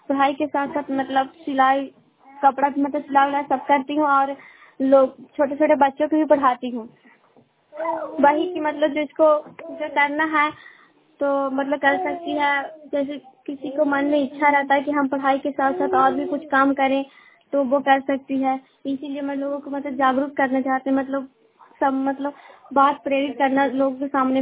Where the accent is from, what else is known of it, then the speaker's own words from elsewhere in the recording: Bihar, India; और पुणे से बोल रही हूँ, पुणे के निवासी हूँ और जिला नालंदा।